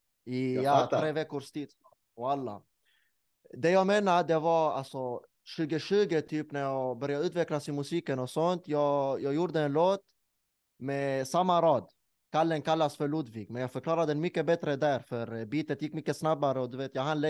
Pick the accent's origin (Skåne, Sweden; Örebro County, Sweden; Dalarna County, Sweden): Skåne, Sweden; Malmö; Jag är från Holman, bro.